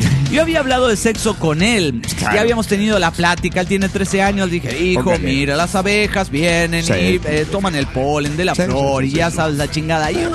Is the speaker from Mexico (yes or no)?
no; Salta, Argentina; Soy la tan fiera soy de Salta, Argentina.